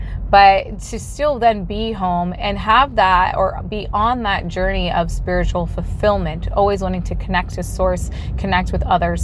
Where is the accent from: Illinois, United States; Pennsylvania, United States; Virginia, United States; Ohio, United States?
Ohio, United States; Cleveland; And it is interesting because, so I'm from Cleveland and I love it.